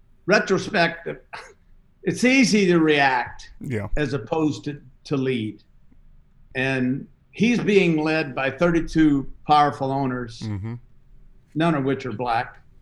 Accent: the South, United States; I guess it's because I'm from the South.

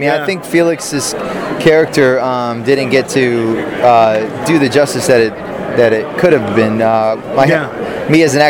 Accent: Virginia, United States; I am, actually. I'm originally from Virginia, so

